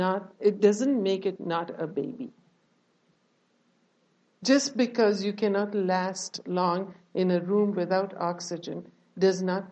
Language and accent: English; India; I grew up in India.